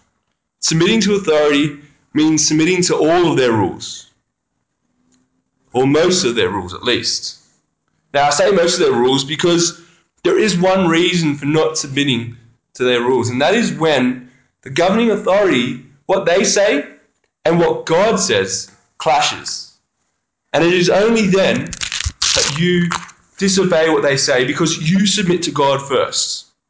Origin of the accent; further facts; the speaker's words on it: Australia; See, I love being Australian. I reckon I'm pretty good at it.